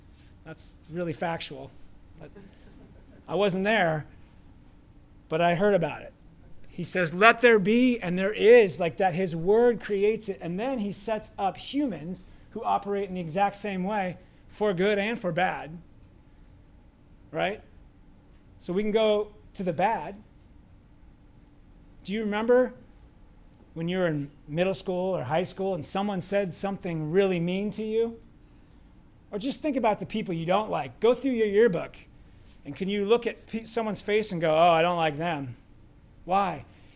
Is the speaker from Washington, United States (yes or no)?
yes; Seattle, Washington, United States; growing up in Seattle, everybody was a Democrat.